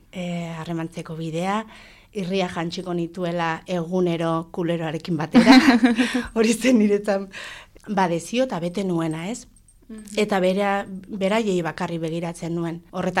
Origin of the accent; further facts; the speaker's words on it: Pamplona, Navarre, Spain; txantrean jaio nintzen, txantrean hazi, txantrean handitu, txantrean txikitu